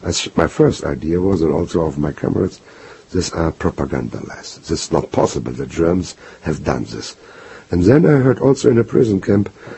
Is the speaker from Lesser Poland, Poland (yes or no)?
no; Gdańsk, Pomeranian Voivodeship, Poland; I'm born in Danzig. Yeah. I lost my hometown